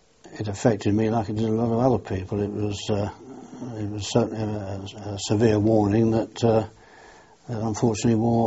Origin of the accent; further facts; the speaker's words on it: Crewe, North West England, United Kingdom; born there; I was born in Crewe, Cheshire.